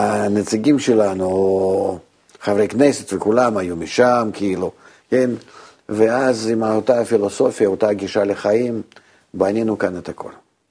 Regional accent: Russia; now in Israel; תראי, אני הגעתי מרוסיה, ושם הייתה מגמה מאוד מאוד, היה שקר גדול, אבל בכל זאת לימדו אותנו בבית ספר והלאה

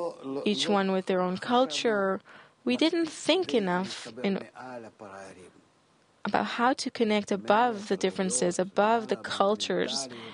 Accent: Russia; moved away; Look, I came from Russia, and there was a very...

